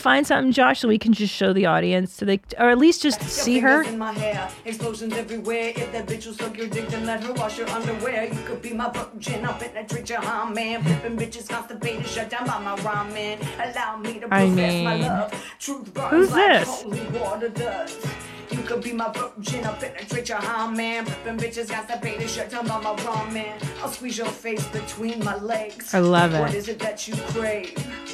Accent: Windsor, Ontario, Canada; I'm from Sweet Windsor.

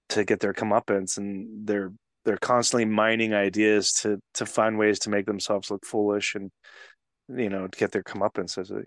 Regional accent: Texas, United States; I mean, hey, I'm from Texas.

